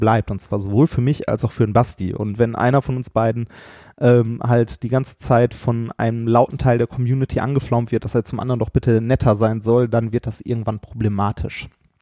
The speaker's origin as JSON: {"language": "German", "region": "North Rhine-Westphalia", "country": "Germany", "said": "Wir kommen aus dem Pott, wir beleidigen uns durchgehend."}